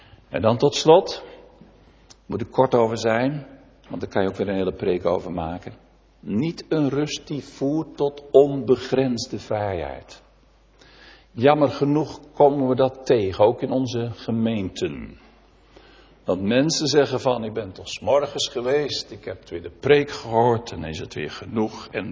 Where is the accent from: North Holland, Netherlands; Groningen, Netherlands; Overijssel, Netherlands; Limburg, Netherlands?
North Holland, Netherlands; Huizen; Ik kom zelf uit Huizen.